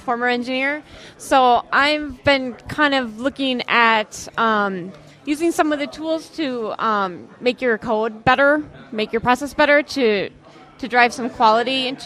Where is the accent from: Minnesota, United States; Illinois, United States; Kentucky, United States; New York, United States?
Minnesota, United States; Minneapolis; I'm from Minneapolis. I'm a developer.